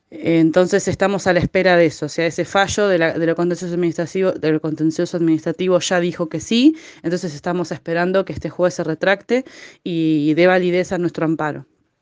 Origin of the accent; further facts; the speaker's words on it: Mar del Plata, Buenos Aires Province, Argentina; en las zonas que nosotros vivimos, que son la periferia de la ciudad y que también somos Mar del Plata.